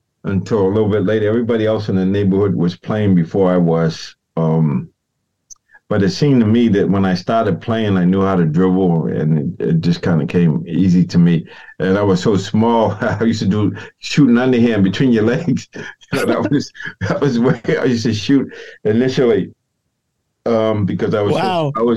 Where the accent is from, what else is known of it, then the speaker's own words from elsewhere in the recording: Boston, Massachusetts, United States; I grew up in Boston, Massachusetts and Roxbury. And we were living at 52 Quincy Street.